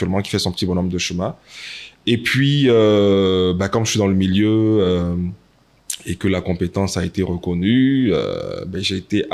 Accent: Côte d’Ivoire; Je suis ivoirien, mon frère.

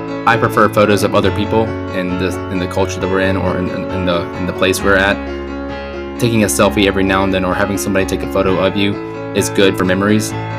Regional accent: United States; Like, I'm from America, I love shorts.

